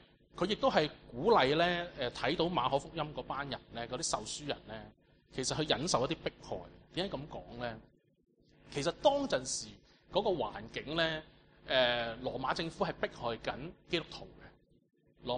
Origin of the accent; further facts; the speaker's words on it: Hong Kong; 我哋香港人揸 BNO 嘅啫嘛